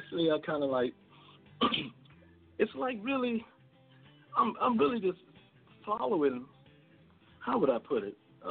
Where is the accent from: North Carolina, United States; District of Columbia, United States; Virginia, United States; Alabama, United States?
District of Columbia, United States; Washington; Well, born and raised in Washington, D.C.